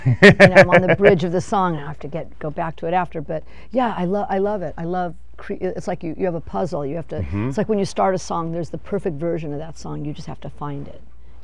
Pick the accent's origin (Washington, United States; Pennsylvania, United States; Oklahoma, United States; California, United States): California, United States; Van Nuys; I'm from Van Nuys. My dad sold insurance.